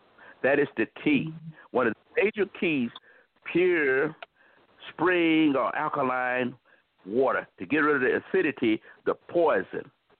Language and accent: English; the South, United States; Now, when we come from the South, they say, eat it while it's hot, and it be scorching your tongue.